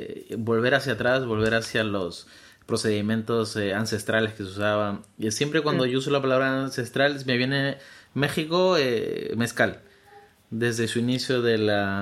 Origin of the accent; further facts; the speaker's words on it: Peru; Marco italiano y yo peruano, así que...